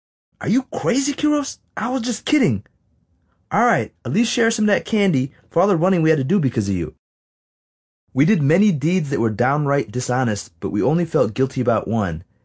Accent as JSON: {"language": "English", "town": "Wheaton", "region": "Illinois", "country": "United States", "tie": "born or raised there", "said": "Growing up in Michael Jordan's backyard, we started to play hoops religiously. During the height of our basketball fever, All of Wheaton's teenage greats converged on one outdoor court, Triangle Park, just over the railroad tracks from where we lived."}